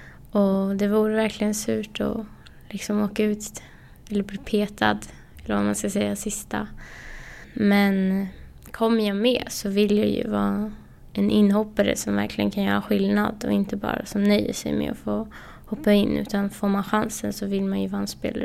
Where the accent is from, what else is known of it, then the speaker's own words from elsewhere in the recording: Vendelsö, Stockholm County, Sweden; jag är ju från Vändelsö då.